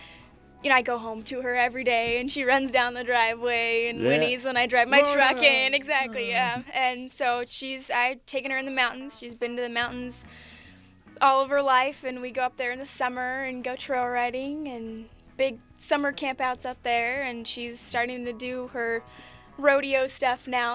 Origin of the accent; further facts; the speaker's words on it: California, United States; I was born and raised here in Tuolumne County.